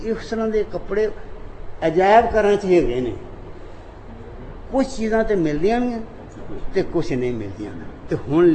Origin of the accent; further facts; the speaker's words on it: Punjab, Pakistan; ਮੈਂ ਤਾਂ ਆਪ ਜੰਮਿਆ ਪਲਿਆ ਉਸ 'ਤੇ